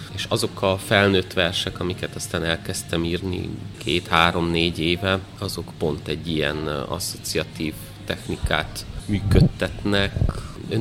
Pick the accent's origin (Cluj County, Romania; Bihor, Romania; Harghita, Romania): Harghita, Romania; Odorheiu Secuiesc; Kisvárosban nőttem fel, Székelyudvarhelyen, ahol nagyon közel volt a mezőerdő.